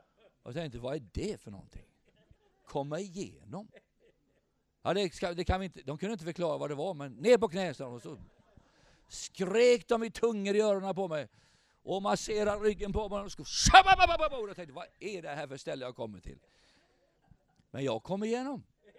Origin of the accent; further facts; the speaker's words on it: Kabul, Afghanistan; Swedish is a second language; now in Sweden; Alltså jag kommer från Kabul, Afghanistan.